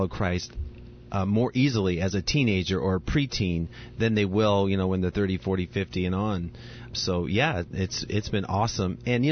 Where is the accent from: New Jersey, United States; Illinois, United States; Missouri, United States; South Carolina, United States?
Illinois, United States; Pekin; also born or lived in Elmhurst; very young, we went to church, but then we quit going for some reason. I think it's when we moved. We moved from the Elmhurst area down to Pekin near Peoria, and we quit going to church for some reason.